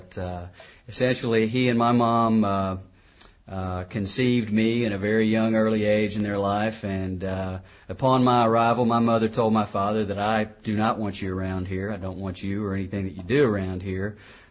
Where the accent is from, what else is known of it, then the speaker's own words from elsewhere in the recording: Cedar Hill, Texas, United States; I grew up in Cedar Hill, Texas, and that used to be a real small redneck town that there was really not much to do in except drink and party and kind of run around.